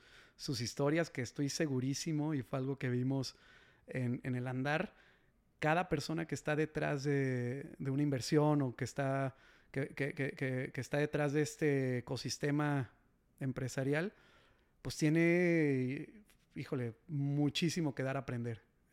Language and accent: Spanish; Salamanca, Guanajuato, Mexico; Soy de Salamanca, Guanajuato, ahí tienes tu casa.